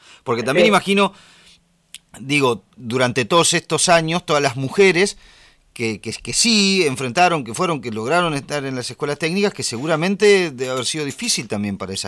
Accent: Santa Fe, Argentina; Yo no soy aquí de Santa Fe, de la ciudad de Santa Fe, pero sí de la provincia

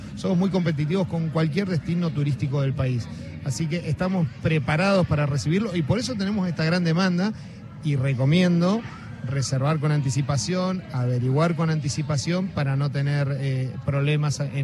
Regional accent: Tierra del Fuego, Argentina; Somos Tierra del Fuego, es una isla

